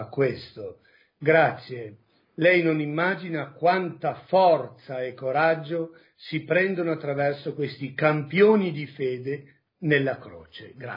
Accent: Veneto, Italy; io sono veneto come voi e difatti mi sento a casa doppiamente

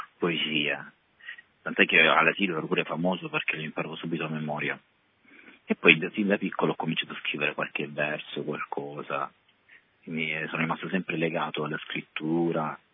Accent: Brindisi, Apulia, Italy; io sono di Brindisi, ho quasi 41 anni

